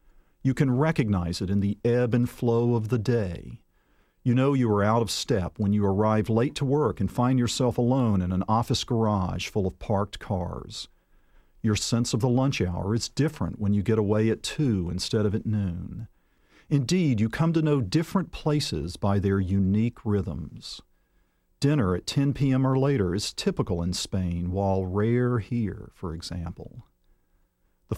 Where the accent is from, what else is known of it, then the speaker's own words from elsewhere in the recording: Atlanta, Georgia, United States; It happened in my hometown of Atlanta with the Olympics a decade ago.